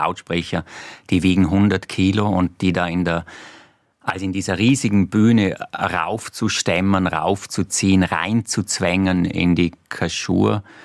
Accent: Vorarlberg, Austria; now in Vienna, Austria; Ich bin Vorarlberger. Das dort hat mich der Herrgott hingespuckt. Das ist so, das ist nicht zu ändern. Dort bin ich aufgewachsen, dort bin ich geprägt. Das ist meine Herkunft. Ich bin gelernter Wiener, so gut das geht. Und ich fühle mich sehr, sehr wohl in Wien. Aber Heimat, das ist Vorarlberg.

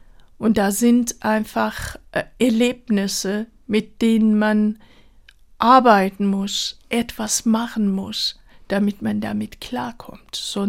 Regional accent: Tehran, Tehran Province, Iran; diese wunderschöne Berg, Damowand, an dem deren Tal Teheran, meine Geburtsstadt, liegt, die Straßen, die Viertel, wo ich aufgewachsen bin

